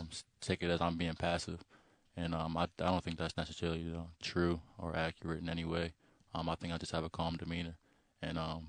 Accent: Norristown, Pennsylvania, United States; I'm actually from Norristown, Pennsylvania.

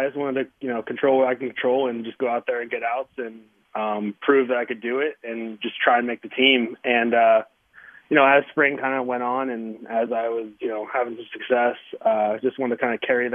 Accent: Pittsburgh, Pennsylvania, United States; I'm very fortunate to be in Pittsburgh and, have the opportunity to play for my hometown team.

